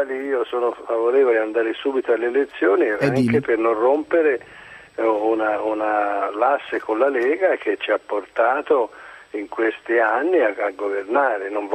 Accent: Tuscany, Italy; born there; now in Rome, Italy; sono nato in provincia di Livorno.

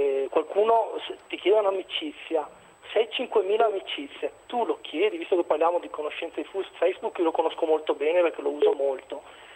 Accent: Camponogara, Veneto, Italy; Io sono di Campo Nogara.

